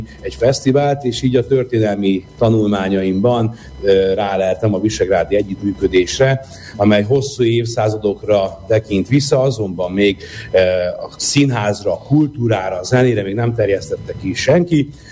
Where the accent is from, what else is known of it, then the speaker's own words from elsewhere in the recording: Vác, Pest, Hungary; én Vácon nőttem föl a Dunakanyarban